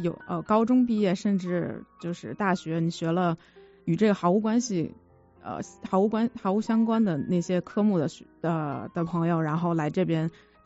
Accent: Beijing, China; 我是北京人，我在纽约 CIA 学习烹饪有2年的时间，

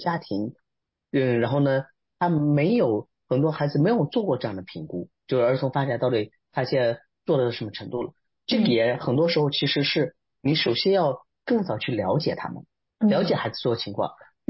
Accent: China; 比如像我们中国人很多也，可能祖父母也会帮忙

